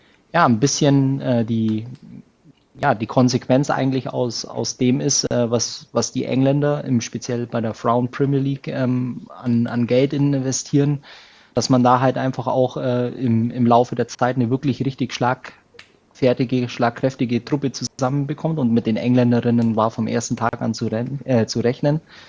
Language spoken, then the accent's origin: German; Germany; als Deutscher gönnt man es dem deutschen Team.